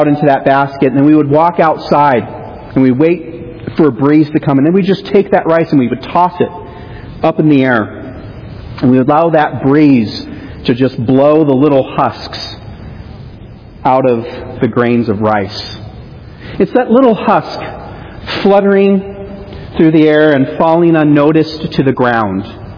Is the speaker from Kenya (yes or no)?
yes; Kenya; my life growing up in Kenya.